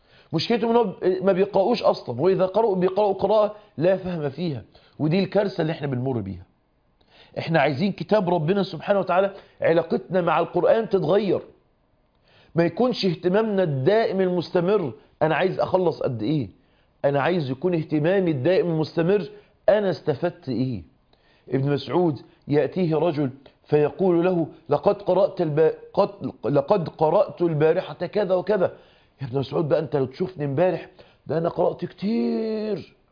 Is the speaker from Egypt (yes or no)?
yes; Egypt; زي احنا بنقول عندنا في مصر يزلطها كده